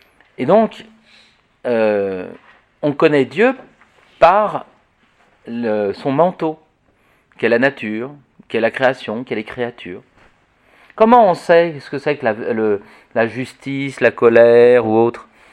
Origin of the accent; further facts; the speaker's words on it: Paris, Île-de-France, France; Moi, je suis un pur citadin. Je suis né à Paris, j'ai vécu jusqu'à l'âge de 23 ans à Paris